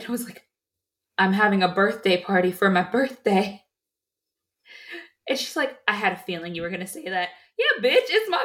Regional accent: Milwaukee, Wisconsin, United States; I am from Milwaukee.

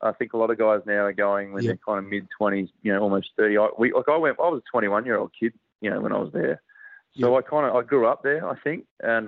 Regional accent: Adelaide, South Australia, Australia; we're from Adelaide

